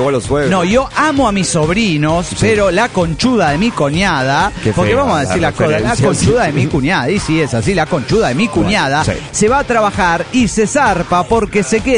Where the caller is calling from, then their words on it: Monterrey, Nuevo León, Mexico; de Monterrey.